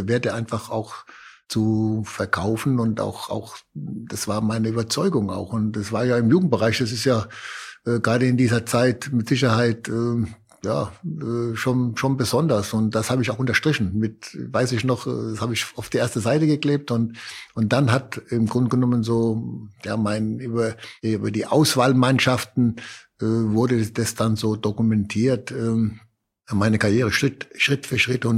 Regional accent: Dossenheim, Baden-Württemberg, Germany; also ich komme ja aus Dossenheim auch

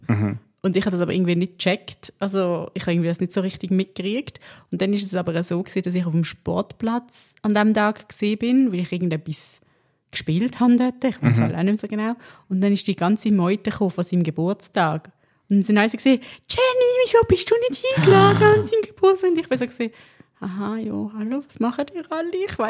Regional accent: Maisbach, Basel-Landschaft, Switzerland; also ich bin ja in Maisbach aufgewachsen, ein kleines Dorf im Baselbiet.

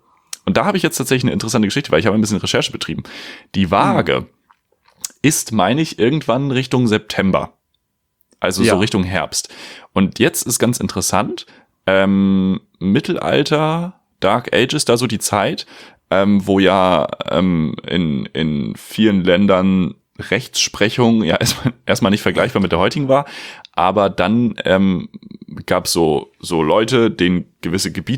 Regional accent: Switzerland; Nee, ich bin Schweizer.

